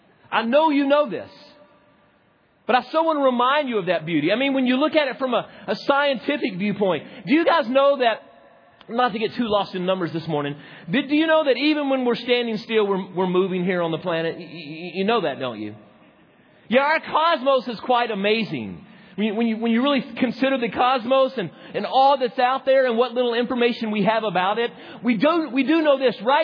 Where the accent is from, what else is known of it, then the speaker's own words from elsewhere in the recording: Arkansas, United States; Some of you, I grew up in Arkansas.